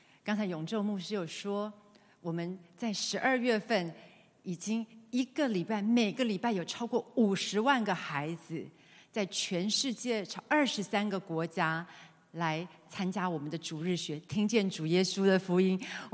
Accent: Taipei, Taiwan; 因为我小的时候是在台北灵粮堂长大的

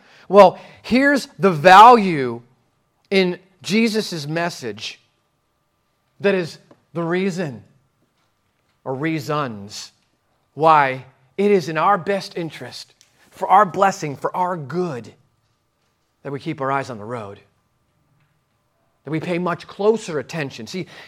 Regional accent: New Jersey, United States; my English is not so good because I'm from Jersey

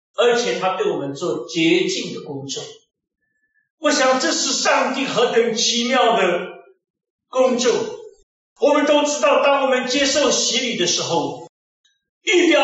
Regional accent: China; 当然过去我们中国人比较重视那个农历新年

